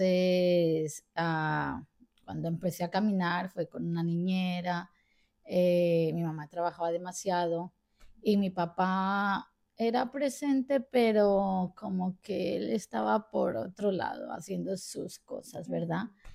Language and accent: Spanish; Colombia; born there; Bueno, pues yo nací en Colombia un bendecido 15 de abril de 1990 a las...